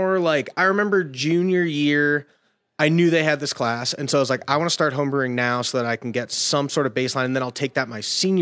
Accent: Pennsylvania, United States; Pennsylvania was great. Learned to ski there.

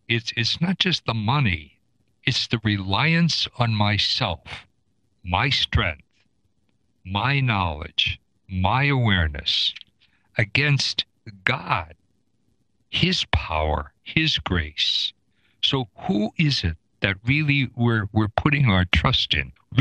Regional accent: United States; You know, as an American, going into what might be for me a kind of a hostile environment, because I've been so used to eating food that has been processed and drinking water that has been purified.

